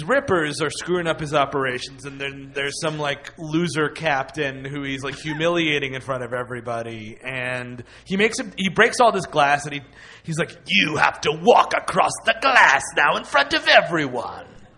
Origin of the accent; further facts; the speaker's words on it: New York City, New York, United States; I'm from the Bronx.